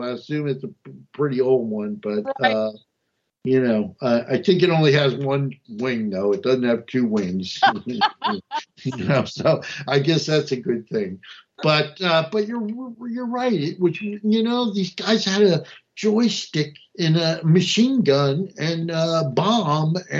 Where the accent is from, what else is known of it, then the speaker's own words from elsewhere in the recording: New Jersey, United States; I ran amok in Montgomery County, and I came from North New Jersey